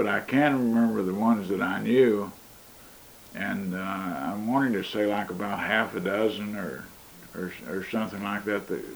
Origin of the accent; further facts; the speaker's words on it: Corbin, Kentucky, United States; Well, I think growing up in Corbin, even though it was a racist environment, it was not like growing up in the Klan or something like that.